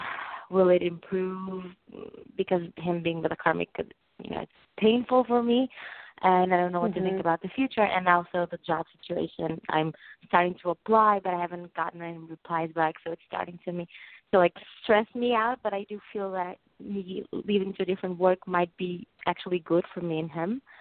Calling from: New York, United States; I'm calling from New York.

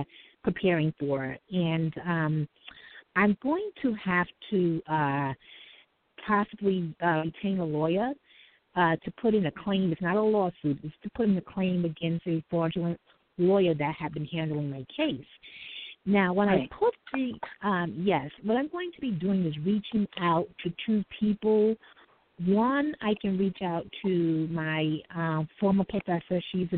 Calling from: The Bronx, New York, United States; I'm calling from the Bronx, New York.

